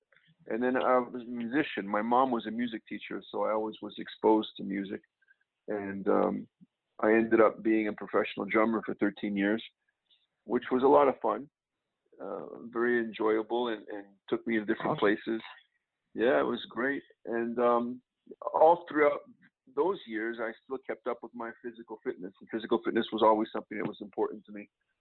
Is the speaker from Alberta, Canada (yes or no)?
no; Montreal, Quebec, Canada; I was raised in Montreal, so Montreal is a town where, especially when I was growing up, you had winter pretty much 8 months out of the year.